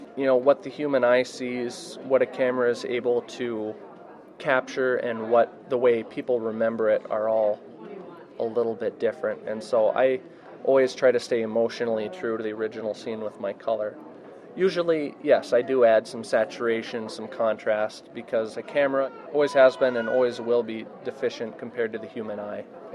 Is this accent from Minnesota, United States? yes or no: yes; Carlton, Minnesota, United States; I was born and raised in Carlton, Minnesota.